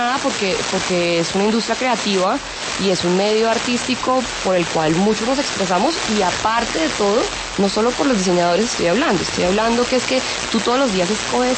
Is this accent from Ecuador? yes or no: no; Colombia; como colombiana.